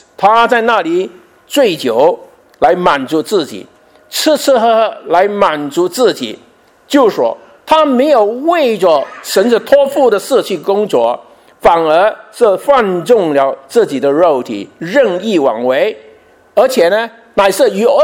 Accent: China; 我们中国人也有这种习俗的，但现在在外国我们就没有这个了。

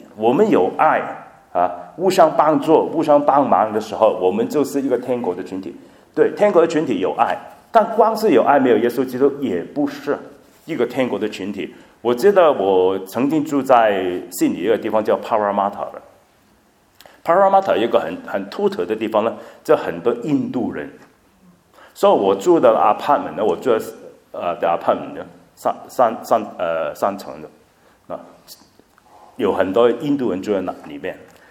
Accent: Guangdong, China; 然后我们广东人啊，就有一些我们的很美好的历史

